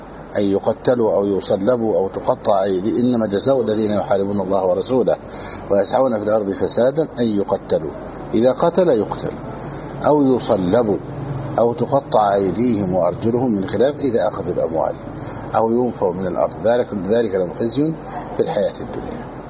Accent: Egypt; عندنا في مصر

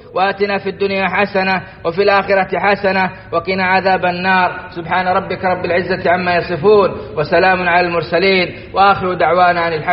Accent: Saudi Arabia; ما نعيشه في بلادنا السعودية

